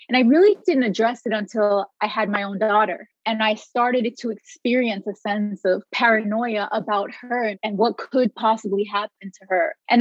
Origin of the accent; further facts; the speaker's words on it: Bronx, New York, United States; I grew up, obviously, like you said, in the Bronx. I was born in New York City. I was born to a very theatrical, dramatic, Latino, lower middle class family.